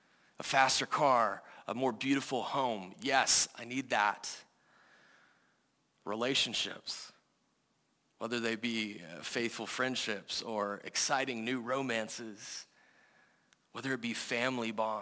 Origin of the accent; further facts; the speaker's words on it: Georgia, United States; I mean, I'm from Georgia, all right, and yet there's times when I'm like, ugh, California education.